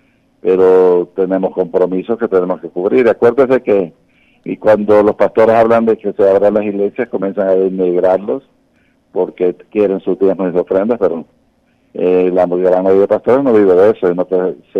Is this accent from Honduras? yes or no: yes; Honduras; no se les puede aislar y menospreciar como hondureños